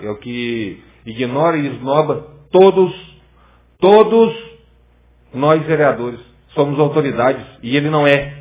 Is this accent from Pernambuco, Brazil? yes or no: no; Ijaci, Minas Gerais, Brazil; Fora que somos nascidos, criados em Ijaci.